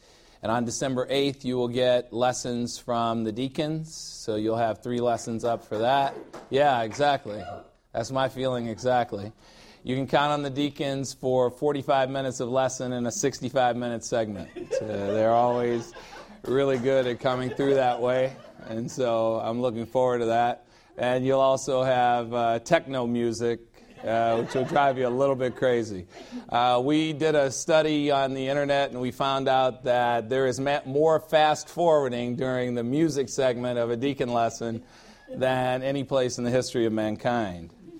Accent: Chicago, Illinois, United States; I am from the Mayor Daley era in Chicago.

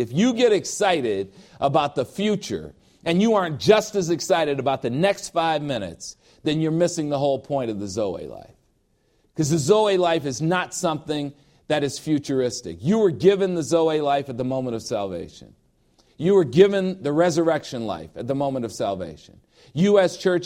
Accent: Chicago, Illinois, United States; I was back in Chicago this week in my hometown.

